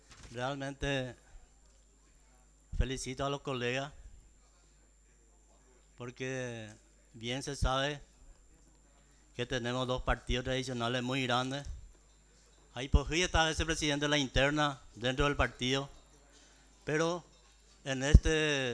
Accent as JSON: {"language": "Spanish", "region": "Cordillera", "country": "Paraguay", "said": "pero por el cual le he pedido, como cordillerano"}